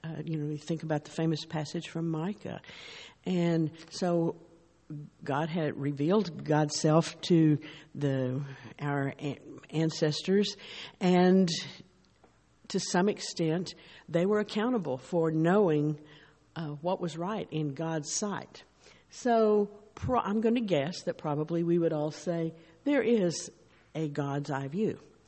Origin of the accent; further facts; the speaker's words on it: Edmond, Oklahoma, United States; I'm from Edmond, Oklahoma